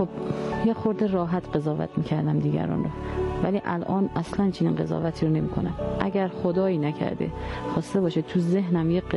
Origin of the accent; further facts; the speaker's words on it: Mashhad, Razavi Khorasan, Iran; 38 سالمه، اهل مشهدم